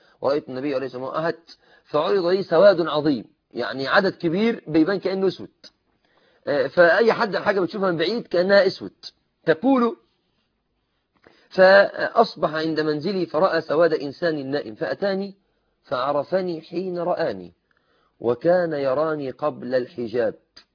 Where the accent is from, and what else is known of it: Egypt